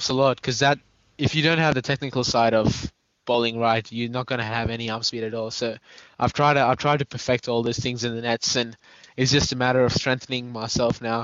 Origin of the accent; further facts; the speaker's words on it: Australia; from Australia.